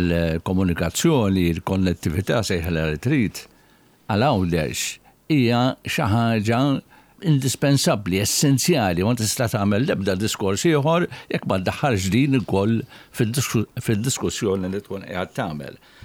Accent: Rabat, Gozo, Malta; jiena xiena mir-Rabat ta' Għawdex, ma jfissirx li jekk hemm kriżi fil-pajjiż, kriżi nazzjonali, jiena m'għandix nipparteċipa

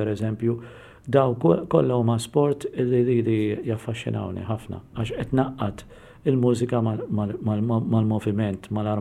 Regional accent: Tarxien, South Eastern Region, Malta; Trabbejt ħal Tarxil, fl-Azzjoni Kattolika ta' ħal Tarxil, iċ-ċirklu l-iskola primarja ħal Tarxil u mbagħad mort il-liċeo ta' 12-il sena.

